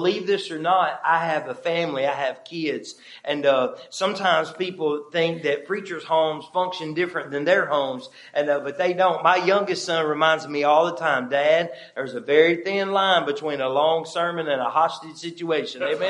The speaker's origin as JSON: {"language": "English", "region": "Alabama", "country": "United States", "said": "Now I'm from South Alabama."}